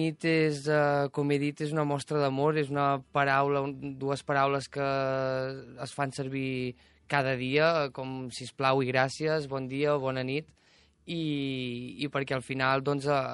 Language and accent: Catalan; Manresa, Catalonia, Spain; De Manresa.